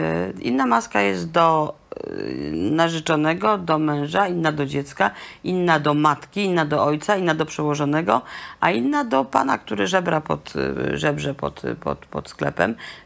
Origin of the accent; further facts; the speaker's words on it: Pomeranian Voivodeship, Poland; Ja jestem z Kaszub i to, że jestem z tych Kaszub, sprawiło, to mnie ukształtowało. Im jestem starsza, tym bardziej jestem kaszubska.